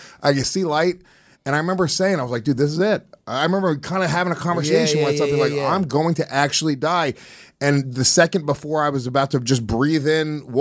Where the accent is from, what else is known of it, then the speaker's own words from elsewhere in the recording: Stony Point, New York, United States; there was a thing called the Penny Bridge where we grew up in Stony Point, New York.